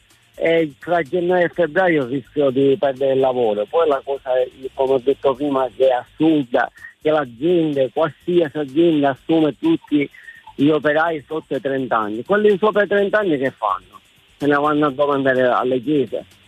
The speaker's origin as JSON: {"language": "Italian", "town": "Alcamo", "region": "Sicily", "country": "Italy", "said": "Buongiorno, io sono di Alcamo."}